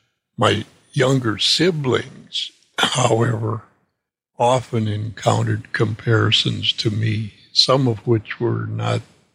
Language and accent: English; Clinton, Wisconsin, United States; About 10 miles east of that hospital in a little town, Clinton, Wisconsin, which was about 3 miles north of the Illinois border.